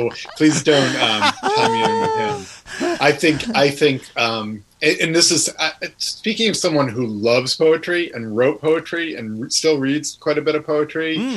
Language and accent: English; Boston, Massachusetts, United States; I'm from Boston, and Boston just put up a statue, a really cool statue of Edgar Allan Poe.